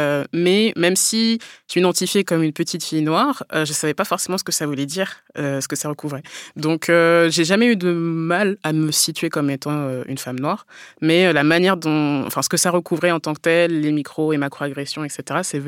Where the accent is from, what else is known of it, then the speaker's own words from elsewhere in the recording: Orléans, Centre-Val de Loire, France; born there; Bah, je suis née à Orléans, donc j'aimerais bien, mais je me sens pas concernée.